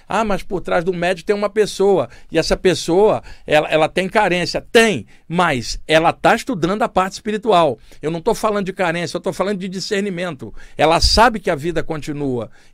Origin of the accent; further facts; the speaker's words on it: Duque de Caxias, Rio de Janeiro, Brazil; Eu não cresci em mansão, não cresci dentro do Himalaia, nem na pirâmide, eu cresci em Duque de Caxias, na Baixada Fluminense do Rio de Janeiro.